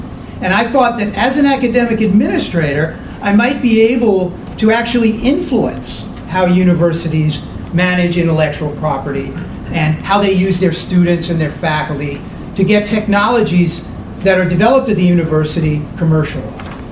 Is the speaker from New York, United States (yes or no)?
yes; Brooklyn, New York, United States; But I grew up in Brooklyn, and I went to public high school in Brooklyn